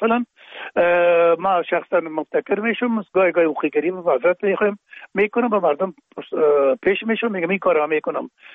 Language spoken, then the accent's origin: Persian; Afghanistan; وقتی که ما میگیم افغان هستیم،